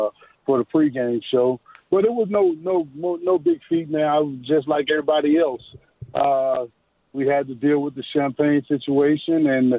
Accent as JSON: {"language": "English", "town": "Chicago", "region": "Illinois", "country": "United States", "tie": "born or raised there", "also_born_or_lived": "Milwaukee", "said": "I grew up in the Chicago area, Milwaukee area"}